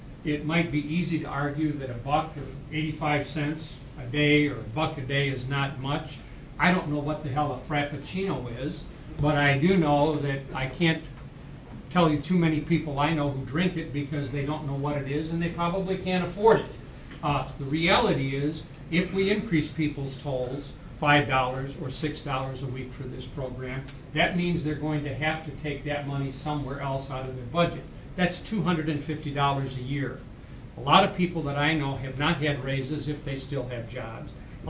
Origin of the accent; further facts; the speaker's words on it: United States; I come from Lake County.